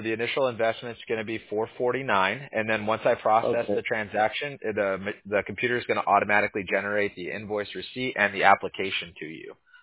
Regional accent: Huntington Beach, California, United States; I'm originally a Huntington Beach native, so I grew up in Surf City, USA.

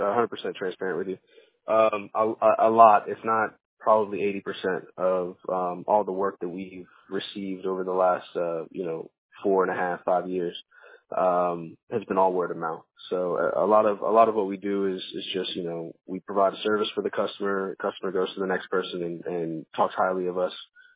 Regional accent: Virginia Beach, Virginia, United States; But locally I'm from the Virginia Beach area, grew up in the Virginia Beach area.

